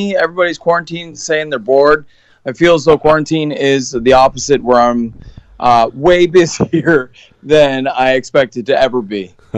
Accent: New Brunswick, Canada; moved away as an adult; I was born and raised in the East Coast. So New Brunswick is the one of the furthest provinces over on the Atlantic Ocean side of things. And yeah, I grew up there, a small farm kid from a real small little community.

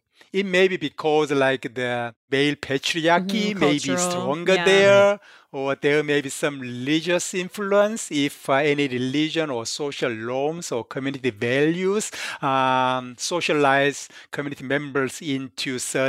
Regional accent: South Korea; English is a second language; now in United States; So I mentioned I came from Korea.

